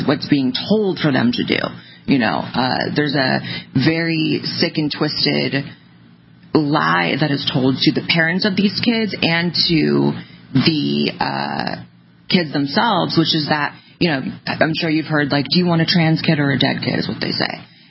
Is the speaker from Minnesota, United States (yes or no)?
no; California, United States; now in Austin, United States; I'm from California, Austinite now. That was one of the best decisions of my life to move to Texas.